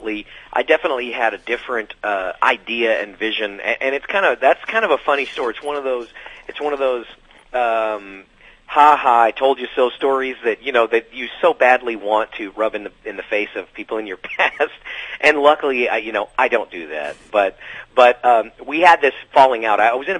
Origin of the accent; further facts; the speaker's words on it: Dallas, Texas, United States; I'm from Dallas, Texas.